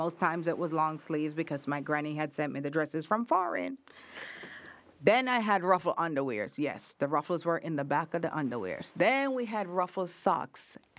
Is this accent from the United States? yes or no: no; Jamaica; I just remember growing up in Jamaica, having Easter was one of those special holidays.